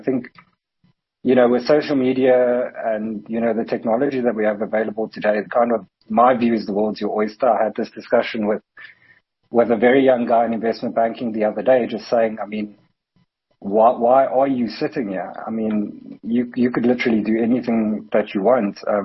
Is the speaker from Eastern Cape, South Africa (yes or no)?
no; Cape Town, Western Cape, South Africa; Look, so I grew up in Cape Town.